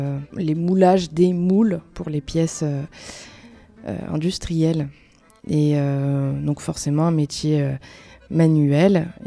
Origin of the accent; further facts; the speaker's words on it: Hauts-de-France, France; je viens de Picardie, dans le nord de la France, pour aujourd'hui habiter dans la Drôme.